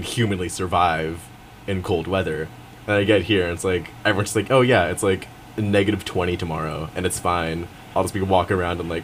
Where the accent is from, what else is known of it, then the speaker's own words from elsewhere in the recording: California, United States; I am from the California Bay Area, and you know it's different.